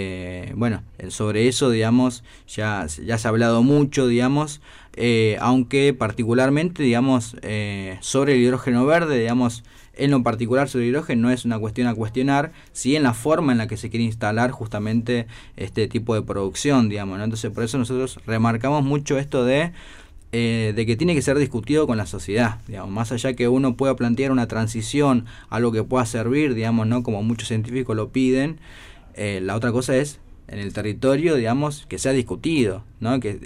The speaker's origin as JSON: {"language": "Spanish", "town": "Cipolletti", "region": "Río Negro", "country": "Argentina", "said": "en mi caso, yo que vengo de Cipolletti, la ruta 22 sin terminar"}